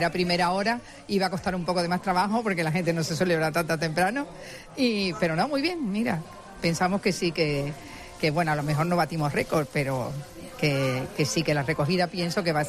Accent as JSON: {"language": "Spanish", "town": "Huelva", "region": "Andalusia", "country": "Spain", "said": "A mí eso me llena de orgullo porque yo soy de Huelva."}